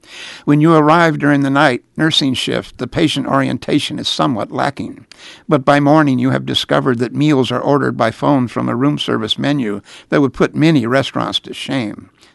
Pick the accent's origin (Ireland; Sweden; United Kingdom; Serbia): United Kingdom; England; moved away as an adult; now in United States; When I emigrated from England at 23, I fancied myself as a soccer player.